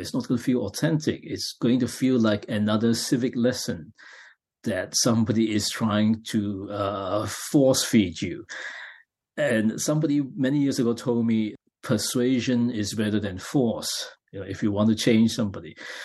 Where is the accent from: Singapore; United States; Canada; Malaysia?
Malaysia; Penang; also born or lived in Kuala Lumpur; Yes, I was born in Penang, actually. So I grew up there until about 6 or 7 years old, and then my family moved to Kuala Lumpur.